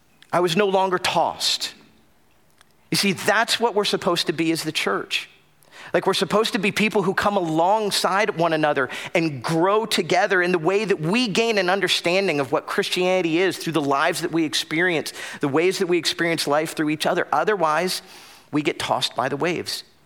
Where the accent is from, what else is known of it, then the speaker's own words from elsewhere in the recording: Florida, United States; I grew up in South Florida and I loved surfing.